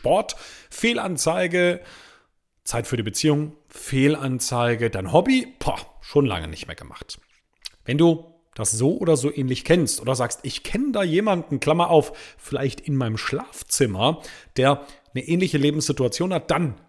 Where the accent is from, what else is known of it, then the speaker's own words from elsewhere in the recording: Switzerland; wir kommen aus der Schweiz